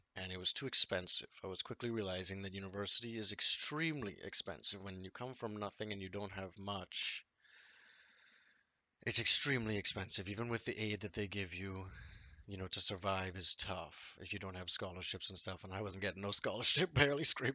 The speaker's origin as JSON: {"language": "English", "country": "Trinidad & Tobago", "tie": "born or raised there", "lives_now": "United States", "said": "growing up in Trinidad, it was a very strict regime for schools. I had always been pretty good at studying just to survive growing up as a kid in Trinidad. But coming to America"}